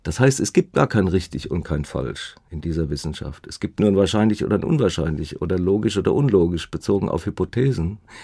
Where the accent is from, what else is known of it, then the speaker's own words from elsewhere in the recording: Baden-Württemberg, Germany; Ich bin ja auf der Schwäbischen Alb aufgewachsen und da gibt es nicht viel anderes zu tun, als Ammoniten zu sammeln.